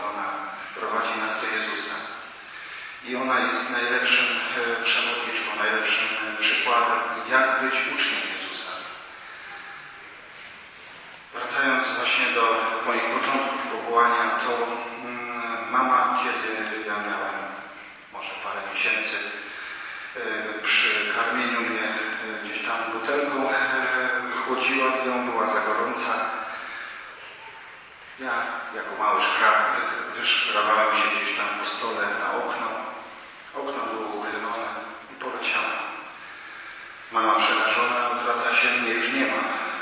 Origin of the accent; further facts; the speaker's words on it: Stryszów, Lesser Poland, Poland; also born or lived in Matowice; pochodzę ze Stryszowa, urodziłem się w Matowicach